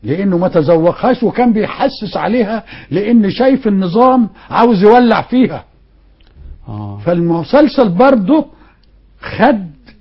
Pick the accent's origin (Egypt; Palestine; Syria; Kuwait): Egypt; Tanta, Gharbia; احنا برضو لما جينا من طنطا قعدنا عند الخواجة حليم لغايه ما بنينا البيت بتاعنا